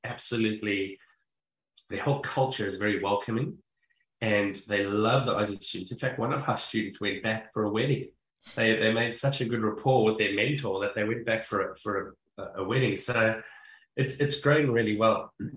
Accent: South Africa; I'm from South Africa

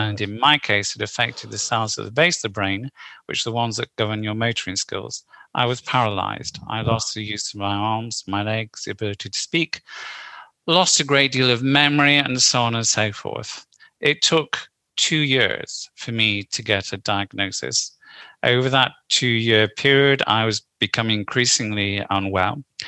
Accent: North West England, United Kingdom; born there; also born or lived in Paris, France; I was born in Lancashire, which I know is a place dear to your own heart.

